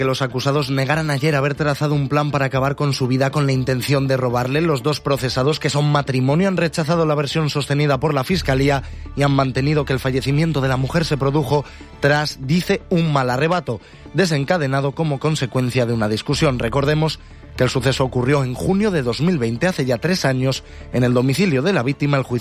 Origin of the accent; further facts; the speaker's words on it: Castilla-La Mancha, Spain; accent: Manchego; Yo en mi dialecto manchego me defiendo también muy bien.